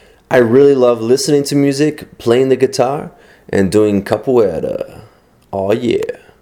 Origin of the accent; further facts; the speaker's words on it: Perth, Western Australia, Australia; Portuguese is a second language; now in Brazil; eu sou de Perth, Australia, mas eu tenho tanta sorte de viver no país maravilhoso, Brasil. Eu sou professor de inglês desde 2006